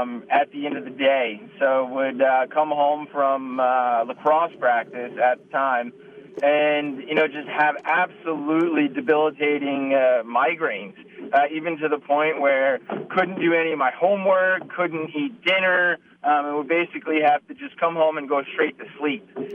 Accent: Cold Spring Harbor, New York, United States; now in San Diego, United States; Yeah, born and raised in New York. So I actually grew up right outside Manhattan on the North Shore of Long Island in a real small town called Cold Spring Harbor. It's a tiny little town.

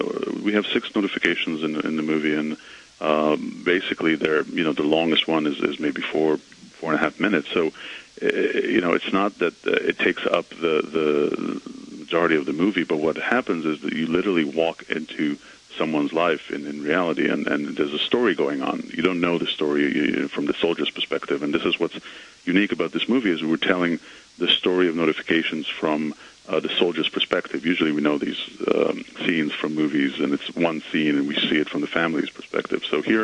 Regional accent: Israel; and I'm from Israel.

